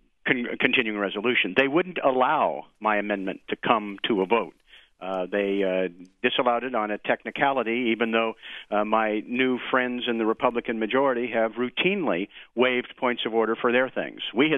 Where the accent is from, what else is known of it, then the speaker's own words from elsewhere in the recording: Oregon, United States; Oregon Public Broadcasting, where you are heard in my hometown, also serves the remote areas of eastern Oregon.